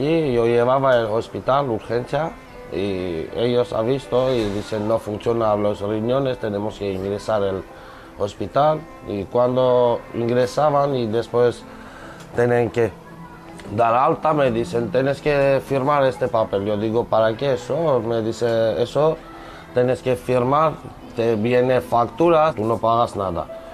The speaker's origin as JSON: {"language": "Spanish", "country": "Armenia", "second_language": "Spanish", "moved": "yes", "said": "Somos de Armenia. He venido con mi familia, con mi mujer, con mis niños."}